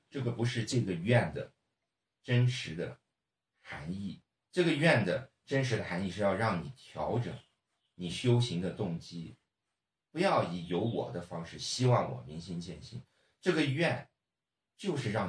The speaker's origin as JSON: {"language": "Chinese", "region": "Yunnan", "country": "China", "said": "就好像我们云南人说吃了菌子就看见小人啊"}